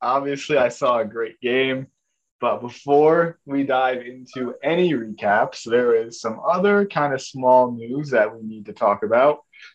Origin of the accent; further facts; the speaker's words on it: Connecticut, United States; I come from Connecticut, so like I have a 2.5-hour commute to the game